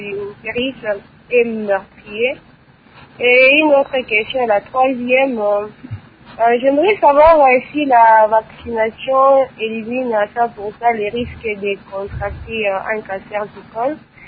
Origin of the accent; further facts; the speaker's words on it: DR Congo; ici chez nous en RDC